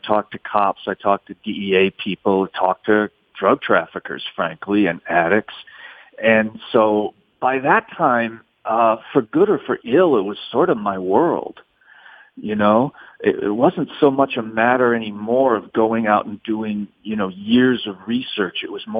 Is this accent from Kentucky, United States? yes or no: no; Providence, Rhode Island, United States; also born or lived in New York City / New Orleans; You know, I grew up in Providence, Rhode Island, New York City, and New Orleans. And so I knew a lot of cops.